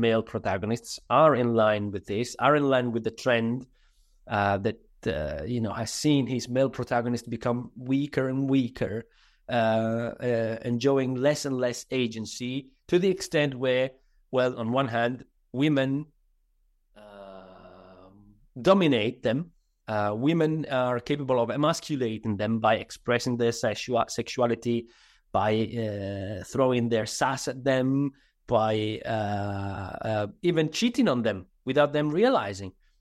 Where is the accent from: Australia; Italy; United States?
Italy; Sardinia; first language Sardinian; English is a second language